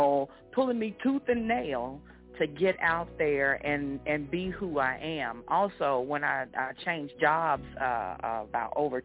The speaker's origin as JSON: {"language": "English", "town": "Ennis", "region": "Texas", "country": "United States", "tie": "born there", "said": "Actually, I now live out in the Houston area. I was born in Ennis, Texas. It's close to Dallas."}